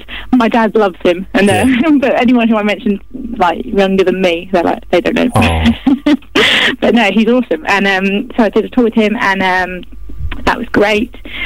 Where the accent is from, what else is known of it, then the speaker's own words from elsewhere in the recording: Guildford, South East England, United Kingdom; I'm from Guildford in Surrey, so okay. It's not that far. It's only about an hour.